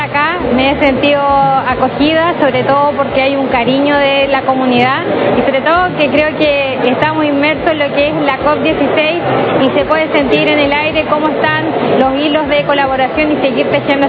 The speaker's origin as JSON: {"language": "Spanish", "country": "Chile", "said": "soy de Chile."}